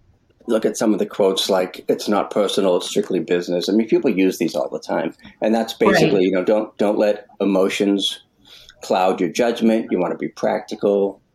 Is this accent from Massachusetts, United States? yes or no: yes; Medford, Massachusetts, United States; because I grew up in Medford, Massachusetts, which was sort of like the mob capital of New England.